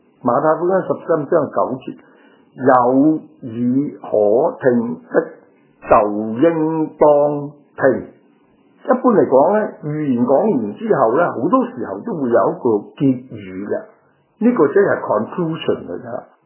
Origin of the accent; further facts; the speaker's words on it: China; 就系我哋中国人讲嘅明察秋毫之末而不见而生